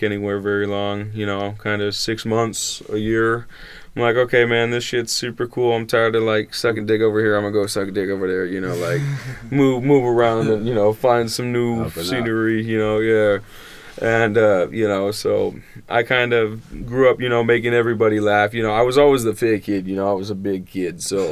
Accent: Texas, United States; Like I said, I'm from Texas, you know, so I'm not from around here. It's very different out here.

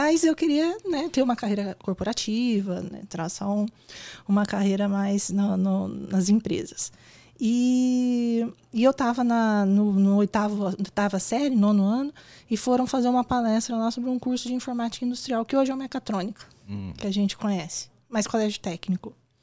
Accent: Minas Gerais, Brazil; accent: mineiro; É, eu sou mineira, né? Então vocês vão perceber ao longo do podcast, quanto mais eu falo, mais mineira eu fico.

